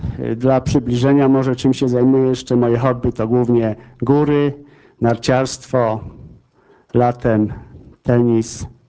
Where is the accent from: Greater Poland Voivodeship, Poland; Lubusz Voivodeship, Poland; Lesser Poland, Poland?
Lesser Poland, Poland; Zakopane; Jestem rodowitym Zakopiańczykiem, mam 49 lat. Całe swoje życie spędziłem w tym mieście. Tutaj całe życie pracuję.